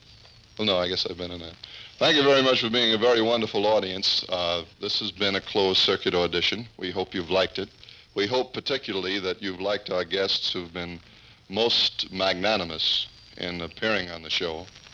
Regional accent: Rochester, New York, United States; My hometown.

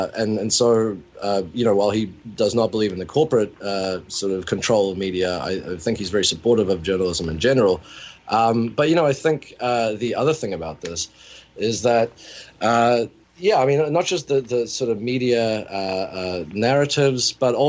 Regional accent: New Zealand; now in Toronto, Canada; I'm sort of split between two non-US countries. I live in Toronto, but I'm from New Zealand originally.

